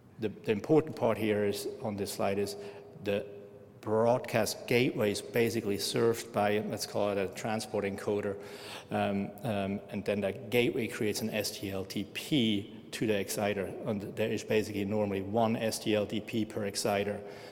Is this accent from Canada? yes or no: no; Switzerland; I mean, I'm from Switzerland, I have a different kind of view of mountains than hills.